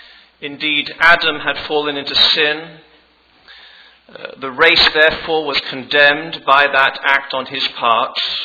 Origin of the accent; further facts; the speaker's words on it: England, United Kingdom; accent: English; moved away as an adult; also born or lived in Virginia / North Carolina; now in South Carolina, United States; I'm not from Virginia or North Carolina, where I have lived, or South Carolina, where I do live, but from England. I've been here 15 years, and apparently, so they tell me, I still maintain my English accent.